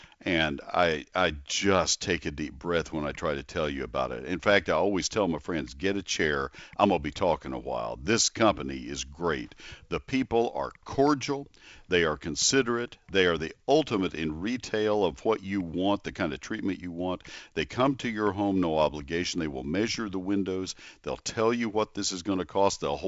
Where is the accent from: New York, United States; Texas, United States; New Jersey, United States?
Texas, United States; College Station; Growing up in College Station, Texas, and listening to … never dreaming I'd be working here.